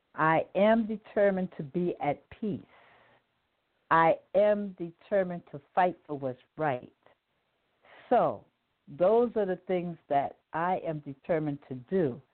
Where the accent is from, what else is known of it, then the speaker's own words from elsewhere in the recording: New York City, New York, United States; I grew up in New York City, and a lot of times I would walk by Juilliard School coming from work.